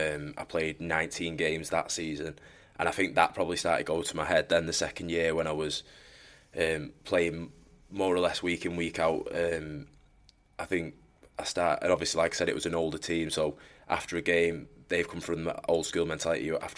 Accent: Warrington, North West England, United Kingdom; so we decided to stay in Warrington, and Warrington put a great 4-year deal to me, and you know, my hometown club.

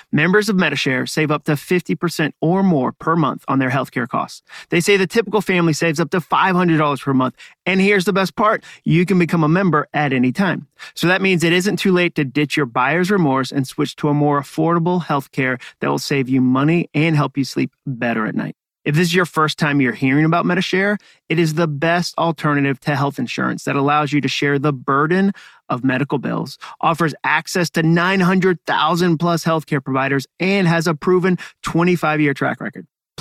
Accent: New England, United States; I grew up in New England. That's the word very for us.

